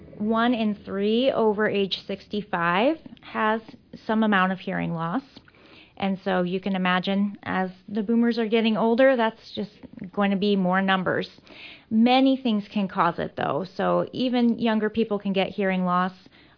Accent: Hamilton, Illinois, United States; I am from Hamilton, Illinois, originally, and moved away for school, and then we moved back to the area several years ago.

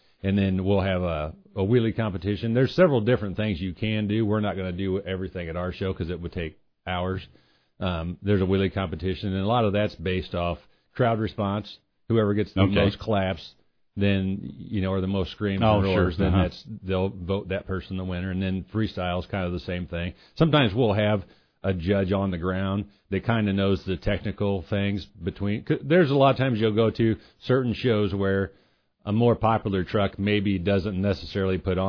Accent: Quincy, United States; because we're from Quincy.

